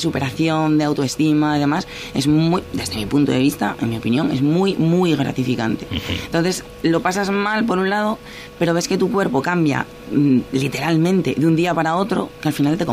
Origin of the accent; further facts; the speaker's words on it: Asturias, Spain; me gusta comer. Me gusta, y como buena asturiana, me gusta todo lo que comemos aquí.